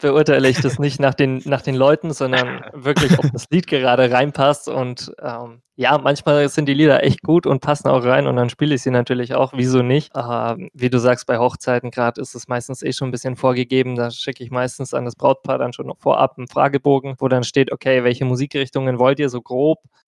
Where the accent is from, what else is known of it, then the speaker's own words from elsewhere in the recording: Hallstadt, Bavaria, Germany; now in Nuremberg, Germany; Ich komme aus Hallstatt und mittlerweile studiere und wohne ich in Nürnberg, aber ich bin trotzdem noch fast jedes Wochenende daheim hier in Bamberg